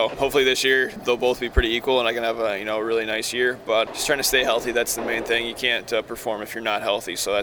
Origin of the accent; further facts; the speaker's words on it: St. Louis, Missouri, United States; now in Tampa, United States; I grew up in St. Louis, so I was a big Blues fan. I was younger. That's how I originally got into hockey.